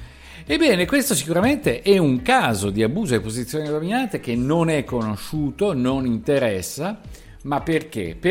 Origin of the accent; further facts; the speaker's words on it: Veneto, Italy; accent: Venetian; E ho l'accento veneto ogni tanto